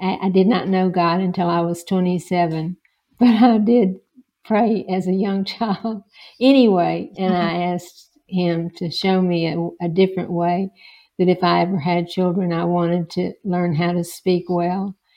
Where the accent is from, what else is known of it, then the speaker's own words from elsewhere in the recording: Montgomery, Alabama, United States; now in Dalton, United States; I did have a broken relationship with my mom growing up in Montgomery, Alabama, and some travels beyond that. But I live presently in Dalton, Georgia